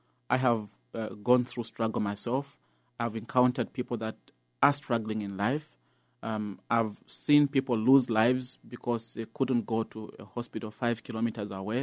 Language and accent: English; Zambia; I come from Zambia